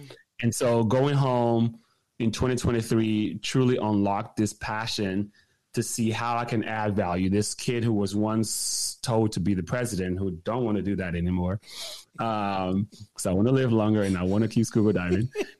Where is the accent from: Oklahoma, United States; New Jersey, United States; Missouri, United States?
Oklahoma, United States; Oklahoma City; but I grew up in Oklahoma City. When I came to the U.S., I went to an all-black high school